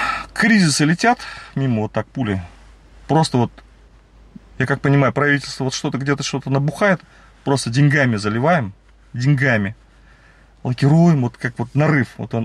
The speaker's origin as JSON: {"language": "Russian", "town": "Kazan", "region": "Tatarstan", "country": "Russia", "tie": "born or raised there", "said": "я все детство, хотя вроде в Казани жили, там жили, сям жили"}